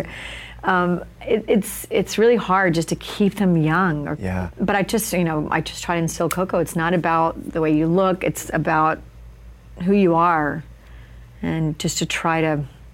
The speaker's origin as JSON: {"language": "English", "region": "Alabama", "country": "United States", "accent": "Southern", "said": "I was going to speech classes to get rid of my Southern accent because I'm from Alabama."}